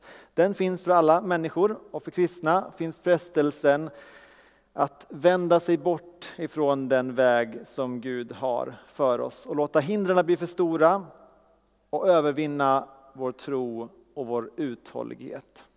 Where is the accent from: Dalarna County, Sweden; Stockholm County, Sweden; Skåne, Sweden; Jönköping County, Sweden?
Dalarna County, Sweden; Leksand; now in Falköping, Sweden; Jag kommer ursprungligen från Leksand i Dalarna, men det hörs inte alls. Jag bor i Falköping